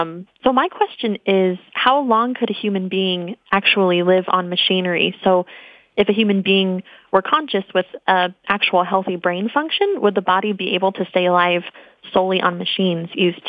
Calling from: Phoenix, Arizona, United States; I am calling from Phoenix, Arizona.

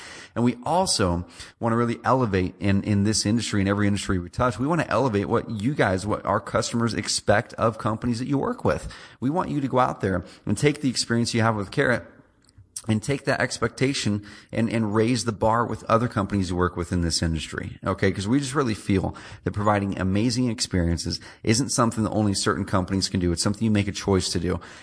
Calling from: Roseburg, Oregon, United States; I'm calling in from Roseburg, Oregon.

